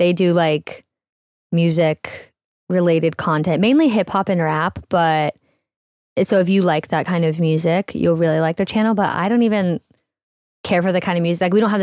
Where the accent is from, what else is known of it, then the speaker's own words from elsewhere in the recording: the South, United States; I mean, yeah, I'm from the South, technically.